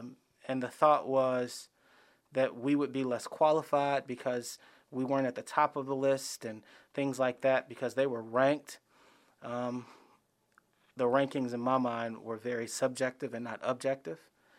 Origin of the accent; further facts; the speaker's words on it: Gary, Indiana, United States; So I saw a lot of black officers growing up in Gary.